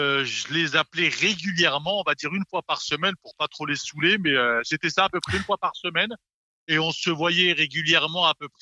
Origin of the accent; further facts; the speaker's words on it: south-east France, France; born there; je voulais rester sur la région sud-est, hein, c'est ma région natale.